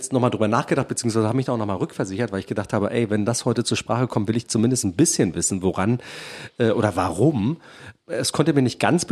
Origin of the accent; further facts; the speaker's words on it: Braunschweig, Lower Saxony, Germany; wir kommen ja aus Braunschweig und aus dem Ghetto, aus der Weststadt.